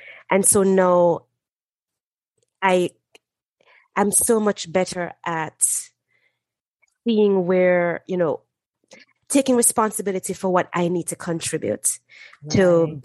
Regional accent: Jamaica; now in United States; I'm from Jamaica.

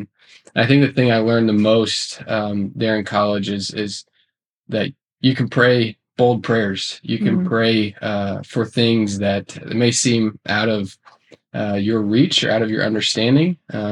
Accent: Nashville, Tennessee, United States; I grew up in Nashville, Tennessee, a part of a Southern Baptist community.

